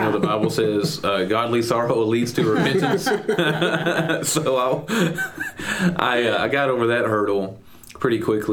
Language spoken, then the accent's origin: English; Mount Pleasant, Texas, United States; but I grew up in Mount Pleasant, Texas.